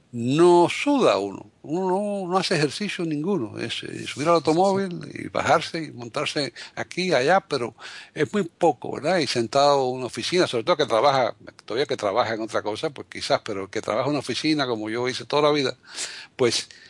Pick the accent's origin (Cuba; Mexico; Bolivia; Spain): Cuba; Havana; yo, por ejemplo, me crié en La Habana, yo nací en el año 42, soy un poco más viejo que tú, bastante más viejo que tú.